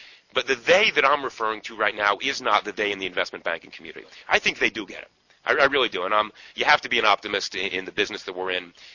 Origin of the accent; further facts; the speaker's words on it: Bronx, New York, United States; And I grew up in the Bronx, I can say this.